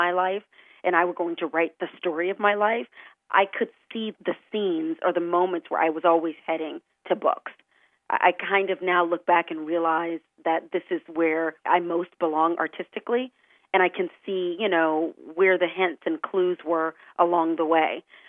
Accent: Texas, United States; You know, I'm from the South, if we can call Texas

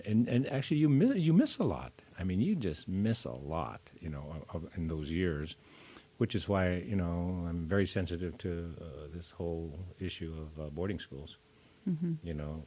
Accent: Kotzebue, Alaska, United States; And I'm from Kotzebue. I'm a Kikiktarugmi, as we say, a person from a little island, sort of.

